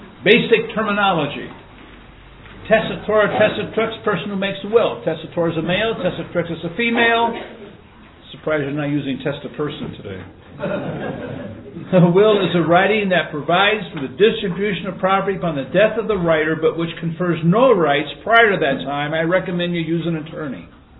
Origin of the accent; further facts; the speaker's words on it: Toledo, Ohio, United States; I grew up with David in Toledo.